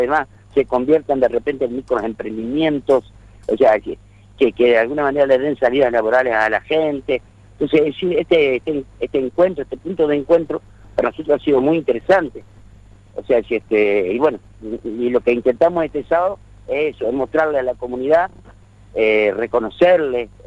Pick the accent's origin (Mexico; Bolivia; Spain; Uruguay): Uruguay; moved away; nosotros somos un grupo de artistas, o sea, que venimos de Uruguay en el año 90.